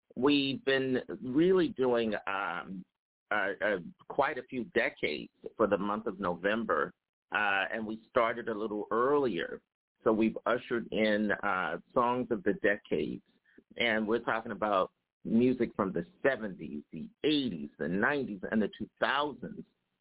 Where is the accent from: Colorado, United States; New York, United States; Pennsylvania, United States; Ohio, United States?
Pennsylvania, United States; Philadelphia; I come from North Philadelphia. We don't know anything about that.